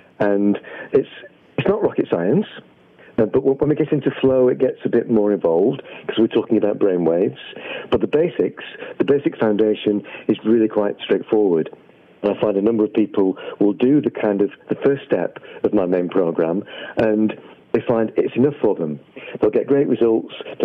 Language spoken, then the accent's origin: English; England, United Kingdom; accent: English; What is probably just my English accent.